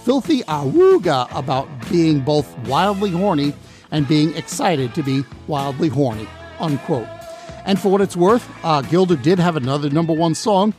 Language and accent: English; New York, United States; I have to say, I grew up on Long Island, and the only time I heard that song when it was first released